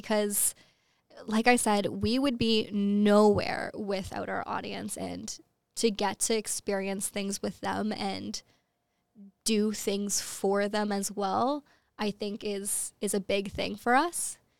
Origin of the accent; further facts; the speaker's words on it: Toronto, Ontario, Canada; And even when I'm traveling abroad, a lot of times when I say I'm from Canada or from Toronto, people are like, oh, I've always wanted to go